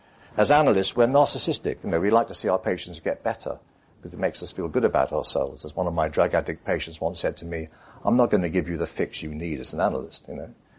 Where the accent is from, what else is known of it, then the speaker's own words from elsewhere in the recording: Wales, United Kingdom; but I'm Welsh, so they are.